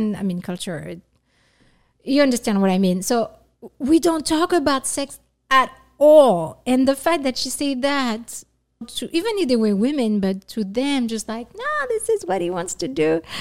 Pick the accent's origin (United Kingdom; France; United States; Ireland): France; I come from Morocco, you come from Congo, Côte d'Ivoire. And although we were born in France and we were raised in France